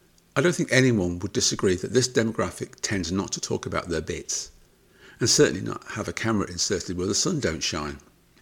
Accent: United Kingdom; now in United States; I'm a Brit living in the USA

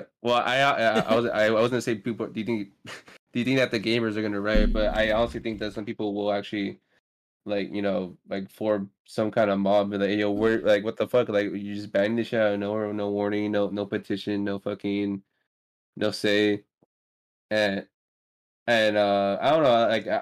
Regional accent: United States; let me put in emphasis that I am American.

